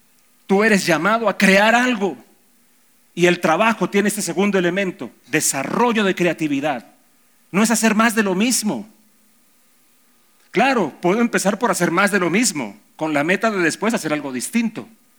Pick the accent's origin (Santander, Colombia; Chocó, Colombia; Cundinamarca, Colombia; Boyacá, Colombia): Santander, Colombia; Bucaramanga; Yo no soy madridista, yo soy bumanguesista. Soy de Bucaramanga.